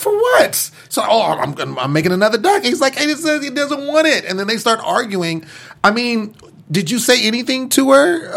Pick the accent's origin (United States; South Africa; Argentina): United States; California; And, you know, I'm from Northern California, so we all know who